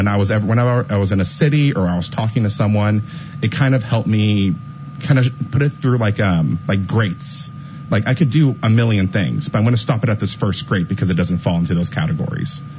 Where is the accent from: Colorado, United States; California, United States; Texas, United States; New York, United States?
California, United States; I'm also just a normal dude, a normal guy. Like, the only difference is I'm from California.